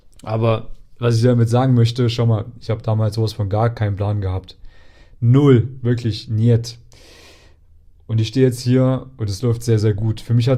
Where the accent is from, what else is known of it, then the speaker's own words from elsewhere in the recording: Thuringia, Germany; Erfurt ist praktisch eine der größten Städte, die in der Nähe von meiner Heimatstadt ist.